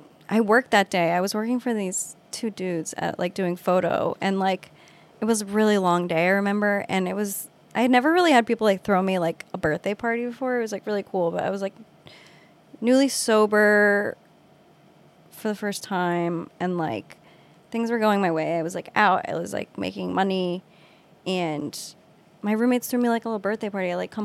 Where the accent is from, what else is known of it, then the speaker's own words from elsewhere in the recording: Westchester, New York, United States; Right. So, and you know, he's from the area. I'm from Westchester though. But best decision my parents made was getting us out of there.